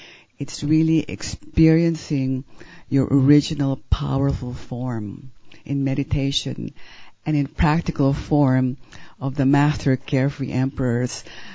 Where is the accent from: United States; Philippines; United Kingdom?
Philippines; I'm from the Philippines